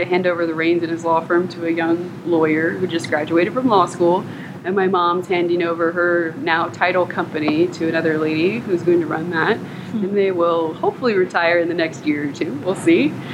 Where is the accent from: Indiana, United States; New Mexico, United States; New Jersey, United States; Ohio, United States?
Indiana, United States; So I'm adopted. I grew up in Indiana, and my mom was a school teacher